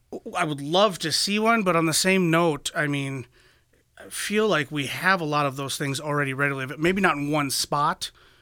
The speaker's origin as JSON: {"language": "English", "town": "Brookings", "country": "United States", "tie": "born or raised there", "said": "I've been born and raised in Brookings. My family's been a part of the community forever."}